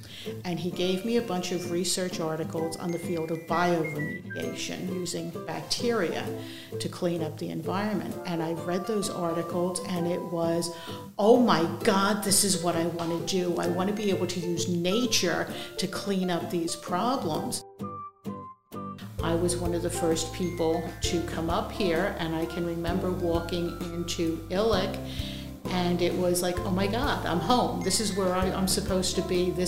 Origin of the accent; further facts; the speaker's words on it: New Jersey, United States; I grew up in southern New Jersey in the Pine Barrens, pretty much in the middle of nowhere.